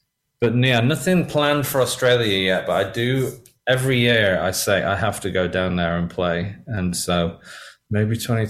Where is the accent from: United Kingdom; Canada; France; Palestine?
United Kingdom; England; now in New York, United States; And, you know, obviously I'm English, so it's like an adopted home for me.